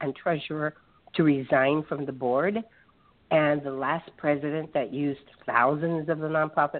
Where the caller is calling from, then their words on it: Los Angeles, California, United States; I'm calling from California or Los Angeles.